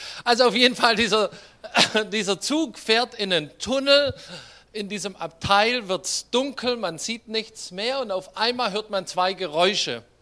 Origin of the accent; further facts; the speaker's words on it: Baden-Württemberg, Germany; und ich bin Schwabe.